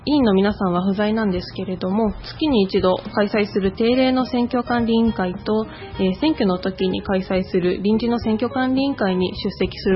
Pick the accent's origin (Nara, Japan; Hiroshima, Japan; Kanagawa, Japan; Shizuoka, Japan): Shizuoka, Japan; Numazu; 出身が沼津市で、生まれ育った沼津市で、沼津市のために働きたいと思ったからです